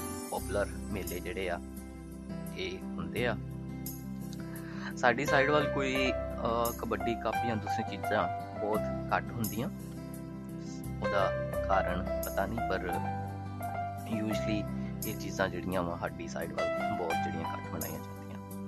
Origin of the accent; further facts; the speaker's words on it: Batala, Punjab, India; ਮੈਂ ਬੇਸਿਕਲੀ ਬਟਾਲੇ ਤੋਂ ਬਿਲੋਂਗ ਕਰਦਾ।